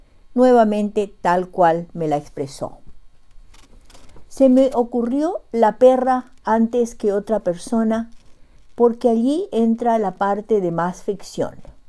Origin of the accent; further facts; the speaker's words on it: Paraguay; now in Bedford, United States; llego hasta ustedes desde Bedford, Massachusetts, con un nuevo relato de la producción narrativa de mi tierra colorada, Xeretamí, Paraguay, corazón de América del Sur.